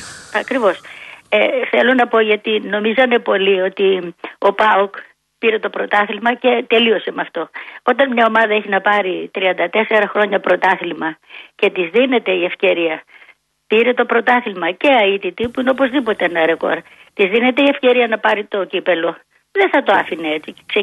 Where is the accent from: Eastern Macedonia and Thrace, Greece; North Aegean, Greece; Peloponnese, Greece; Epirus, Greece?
Eastern Macedonia and Thrace, Greece; Kavala; born there; Εγώ γεννήθηκα μέσα στην Καβάλα.